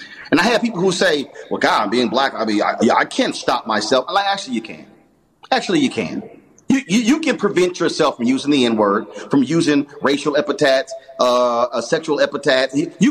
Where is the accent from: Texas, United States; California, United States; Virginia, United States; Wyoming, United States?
Texas, United States; Houston; And so, look, I'm from Houston, Jack Yates High School.